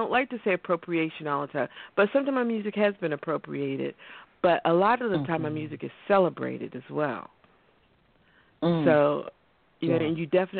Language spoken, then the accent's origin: English; Southern United States, United States; I grew up in the Southern culture. Culturally, singing is like breathing.